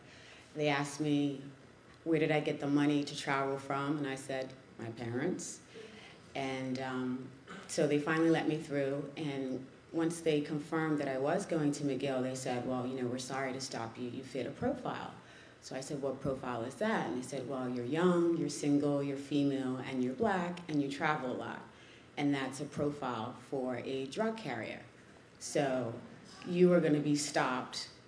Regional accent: Bermuda; I'm from Bermuda. I was born and raised there. My mom's Bermudian, my father's Jamaican. And if you don't know, Bermuda is very small, 22 square miles, and it's a British dependent territory.

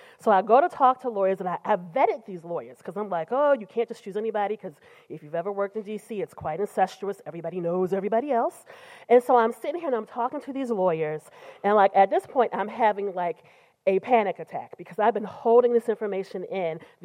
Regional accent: Baltimore, Maryland, United States; Remember, I grew up in poverty in Baltimore City.

